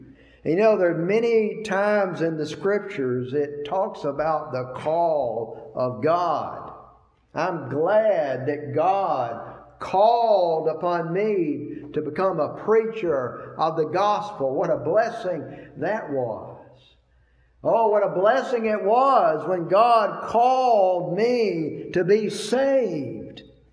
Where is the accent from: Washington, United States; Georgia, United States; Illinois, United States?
Georgia, United States; I'm from Georgia, and so when I'm on the road to Georgia, I don't want to stop.